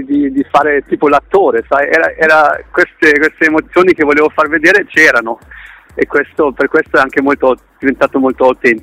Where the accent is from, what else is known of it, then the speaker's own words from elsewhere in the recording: Germany; also born or lived in Milan; io sono nato a Milano, mia mamma è milanese e ha sposato un tedesco, quindi solo il mio primo anno della vita ho vissuto a Milano, il resto sono cresciuto in Germania.